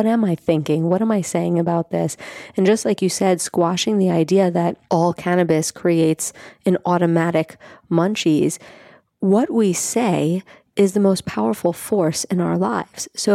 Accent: Staten Island, New York, United States; I mean, I grew up in Staten Island, which I do not openly tell people

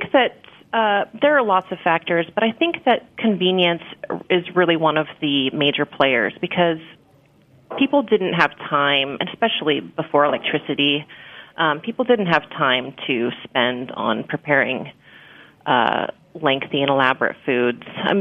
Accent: Scotland, United Kingdom

